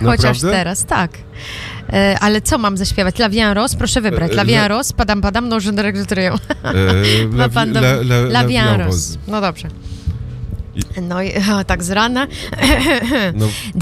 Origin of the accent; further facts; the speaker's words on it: Trakai, Vilnius County, Lithuania; Urodziłam się tu w Wilnie, to znaczy tak bardziej chyba w Trokach, bo jestem z Trok. Mieszkam na dany moment w Trokach, tam gdzie i moi rodzice.